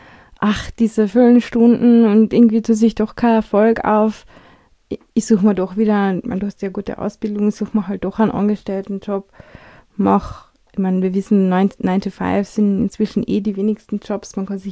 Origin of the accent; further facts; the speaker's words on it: Austria; wie wir sind, Österreicher, Europäer, wir ticken ein bisschen anders